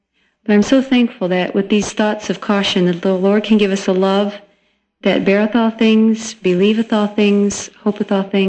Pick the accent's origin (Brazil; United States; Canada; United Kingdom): United States; Glenview, Illinois; And I said, yes, I'm from Glenview.